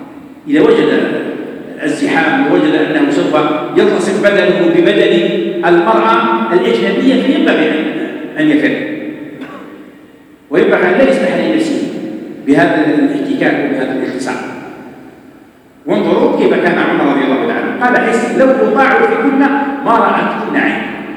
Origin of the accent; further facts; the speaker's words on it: Algeria; وجدت في بعض المناطق، عندنا في الجزائر وفي غير الجزائر